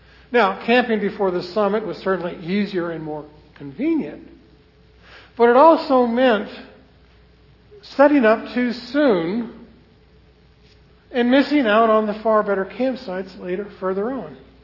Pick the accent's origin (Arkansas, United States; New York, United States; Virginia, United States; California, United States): Virginia, United States; was younger and growing up in Northern Virginia, Old Rag, a mountain in the Shenandoah National Forest, was one of my favorite places to go hiking and camping.